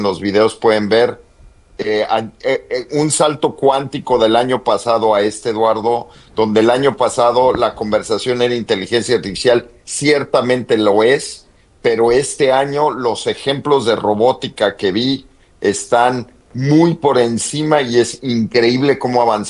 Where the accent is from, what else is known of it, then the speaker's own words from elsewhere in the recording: Mexico; Para mí, digo, como mexicano, había poca representación de mexicanos.